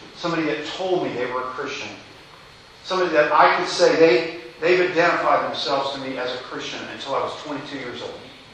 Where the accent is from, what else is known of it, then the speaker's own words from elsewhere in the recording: Louisville, Kentucky, United States; I grew up in Louisville, Kentucky, one of the pieces of the Bible Belt.